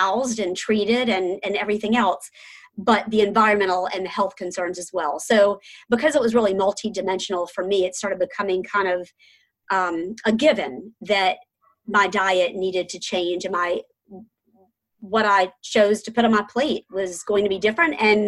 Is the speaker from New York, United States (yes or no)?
no; Savannah, Georgia, United States; because I grew up in Savannah, Georgia, and vegetarian was never a part of my vocabulary.